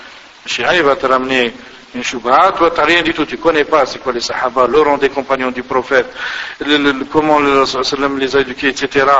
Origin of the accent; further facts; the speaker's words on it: Algeria; Moi aussi, je suis algérien